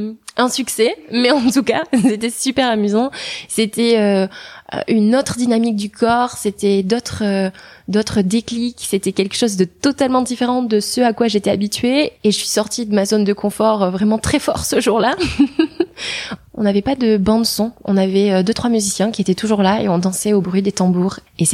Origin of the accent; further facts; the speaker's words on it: Hendaye, Nouvelle-Aquitaine, France; J'ai grandi dans une ville qui s'appelle Hendaye, qui est à la frontière entre l'Espagne et la France, sur la côte atlantique.